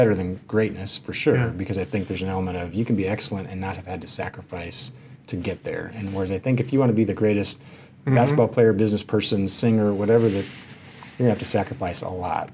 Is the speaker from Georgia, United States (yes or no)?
no; Dallas, Texas, United States; have a younger brother who's about 5 years younger than me. We grew up here in the Dallas area.